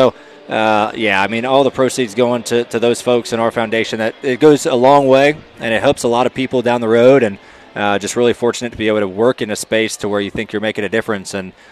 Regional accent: Ohio, United States; But, you know, I'm from Ohio, so they're the Guardians now.

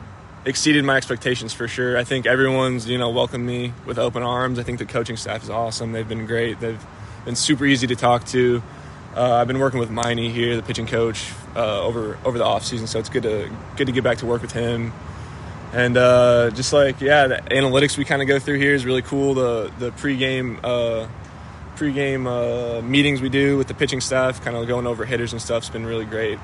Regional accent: Iowa, United States; I've never been to the Field of Dreams, which is crazy because I'm from Iowa

